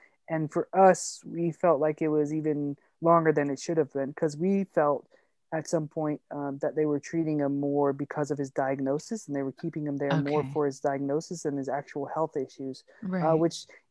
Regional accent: Georgia, United States; So I am originally from Georgia

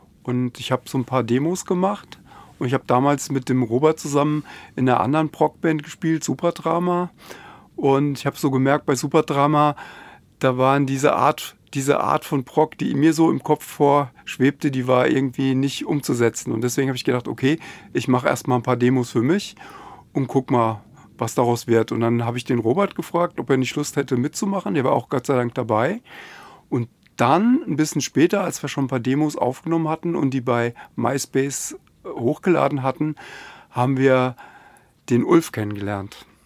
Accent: Rhine-Main, Germany; der Robert und ich, wir kommen ja aus dem Rhein-Main-Gebiet, Wiesbaden-Mainz

